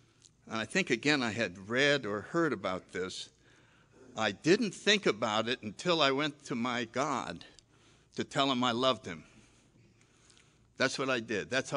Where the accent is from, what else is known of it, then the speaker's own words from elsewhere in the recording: New Haven, Connecticut, United States; I was born in 1931. I grew up in New Haven, Connecticut, and the biggest event in my life was World War II.